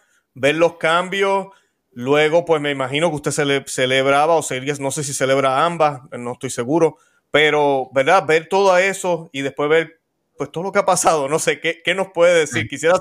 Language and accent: Spanish; Puerto Rico; en mi país, Puerto Rico, somos bien calientes.